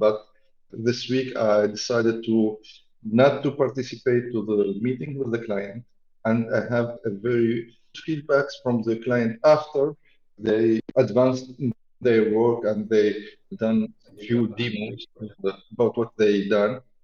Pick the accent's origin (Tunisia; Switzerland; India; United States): Tunisia; English is a second language; I'm from Tunisia, and this is my first time speaking in this weekend testing.